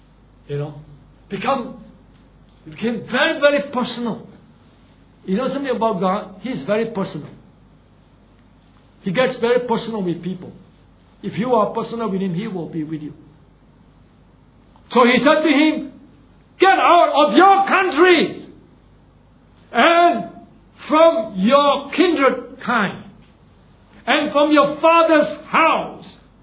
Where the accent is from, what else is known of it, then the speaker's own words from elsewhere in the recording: Singapore; Here, for example, in Singapore, we Chinese identify as Chinese Singaporean, right?